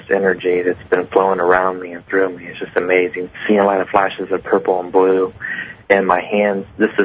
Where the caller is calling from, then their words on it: Indiana, United States; I'm calling from Indiana.